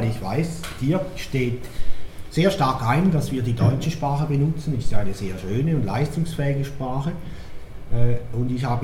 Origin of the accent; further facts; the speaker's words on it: St. Gallen, Switzerland; born there; now in Andelfingen, Switzerland; Geboren bin ich in St. Gallen, das ist in der Nähe vom Bodensee, und wohne zwischen Winterthur und Schaffhausen, oder einfach gesagt in der Nähe von Zürich, das nennt sich Andelfingen.